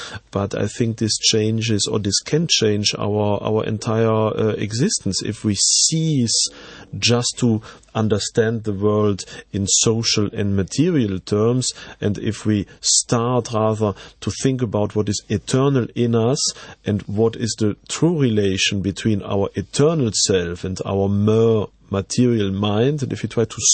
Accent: Belgium; first language French/German; English is a second language; I'm a Belgian citizen. I'm from Belgium, but I'm a bilingual Belgian. So my two mother languages are French and German

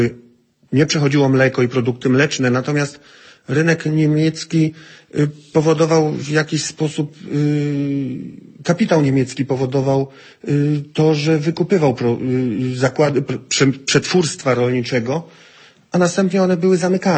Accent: Skwierzyna, Lubusz Voivodeship, Poland; Tak, jestem rolnikiem ze Skwierzyny.

